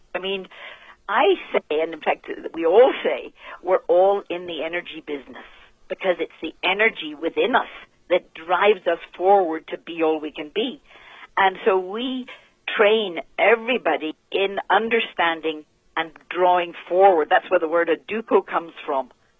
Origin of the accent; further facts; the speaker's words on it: Belfast, Northern Ireland, United Kingdom; Originally Belfast, Northern Ireland